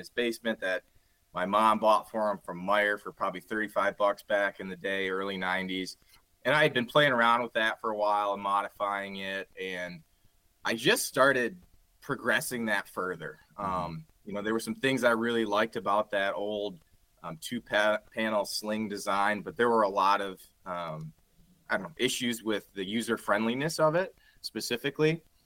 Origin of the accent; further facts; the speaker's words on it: Grand Rapids, Michigan, United States; We're all originally from Grand Rapids, Michigan, but we met in undergrad over at the University of Michigan on the east side of our state here.